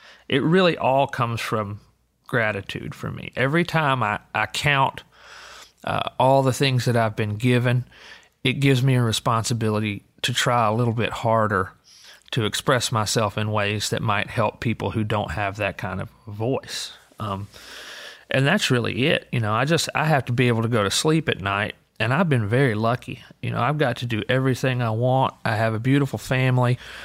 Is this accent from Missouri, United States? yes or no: no; Alabama, United States; when I grew up in Alabama, we were all about the same social class. I mean, we were, you know, I was probably middle class for the place where I grew up